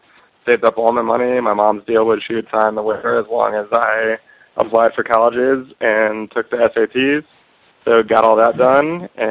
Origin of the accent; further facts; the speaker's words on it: Reston, Virginia, United States; also born or lived in Herndon; I grew up in Reston in Herndon, Virginia. I went to Oakton High School.